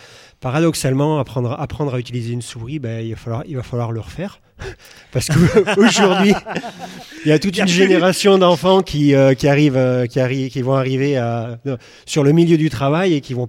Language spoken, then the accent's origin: French; Toulouse, Occitanie, France; moi je suis toulousain